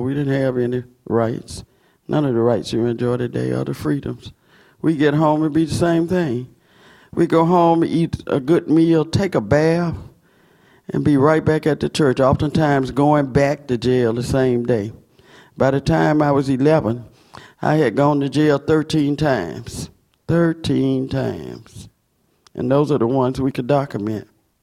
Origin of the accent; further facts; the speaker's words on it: Selma, Alabama, United States; that my hometown, Selma, Alabama, would be the battleground for voting rights in these United States.